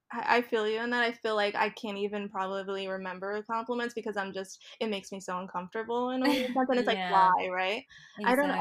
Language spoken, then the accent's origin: English; New York City, New York, United States; as a New Yorker, this is not deep at all. This is a lighthearted confession. I have never been to the Statue of Liberty.